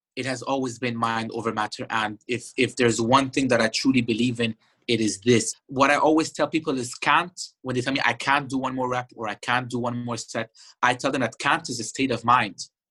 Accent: Doha, Qatar; now in Egypt; I grew up in Qatar, Doha, during the late 80s and the 90s. I went to the French school there, Lycée Français de Doha. Then when I came to Egypt in 96, I went to LFC, Lycée Français du Caire

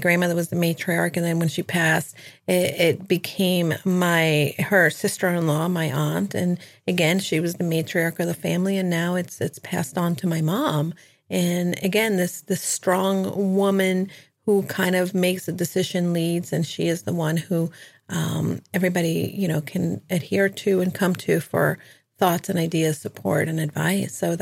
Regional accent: Miami, Florida, United States; I know in El Salvador, in even I grew up in Miami, there were a lot of Cuban immigrants.

